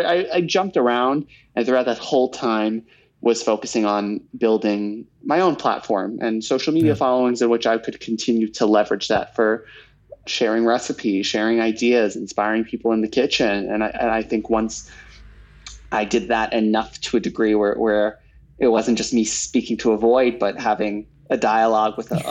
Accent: New York, United States; I grew up here in New York, and I truly had that very Seinfeld-esque upbringing.

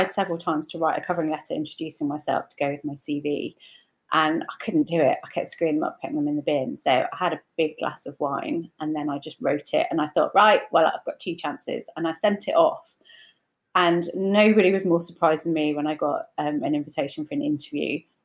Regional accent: United Kingdom; I remember Damon Hill being champion and, you know, being British and that whole feel-good factor.

